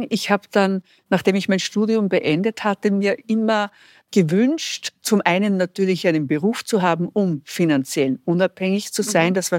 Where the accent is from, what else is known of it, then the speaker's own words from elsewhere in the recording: Upper Austria, Austria; Ich bin in Oberösterreich im Mühlviertel geboren, in einem kleinen Ort. Bin dort aufgewachsen mit 6 Geschwistern. Ich war die Vorletzte. Meine Eltern hatten ein Gasthaus, die waren dort der Kirchenwirt.